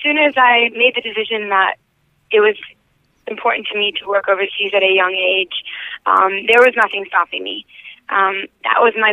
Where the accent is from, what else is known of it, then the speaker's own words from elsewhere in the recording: Columbus, Ohio, United States; Well, I am actually from Columbus, Ohio originally, but I went to school at a private university called Elon University in North Carolina